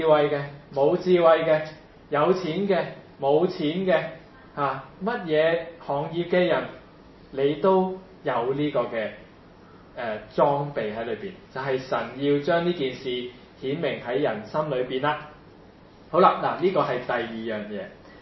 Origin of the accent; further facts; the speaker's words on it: China; 譬如我们中国人有时候讲凭良心做事